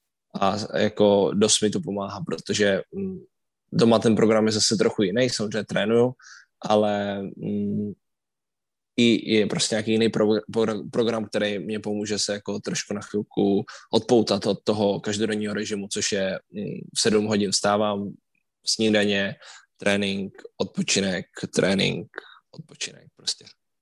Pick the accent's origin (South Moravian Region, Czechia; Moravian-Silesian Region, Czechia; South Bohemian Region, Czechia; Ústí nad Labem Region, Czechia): South Moravian Region, Czechia; Brno; moved away; i prostě moje město, když jsem z Brna.